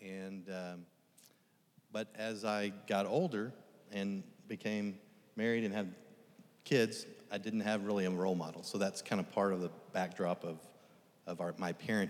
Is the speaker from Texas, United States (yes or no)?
yes; Dallas, Texas, United States; I grew up in Dallas, Texas.